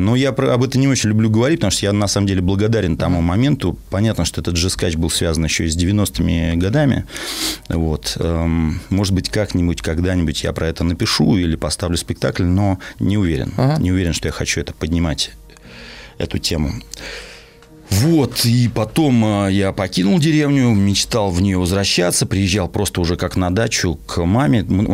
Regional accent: Moscow, Russia; born there; Я родился в Москве, в 86-м году родители купили дачу в Смоленской области.

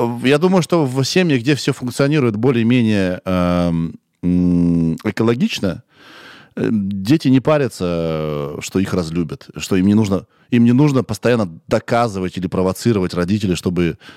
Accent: Kirov, Kirov Oblast, Russia; now in Moscow, Russia; Я из Кирова. Такой маленький город, 1000 километров от Москвы.

